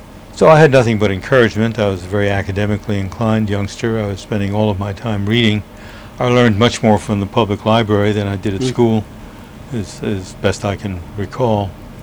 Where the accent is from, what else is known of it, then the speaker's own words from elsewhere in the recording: Montclair, New Jersey, United States; born there; Okay, well, I was born in Montclair, New Jersey on May 23rd, 1925, actually at Glen Ridge Hospital, which is just on the boundary.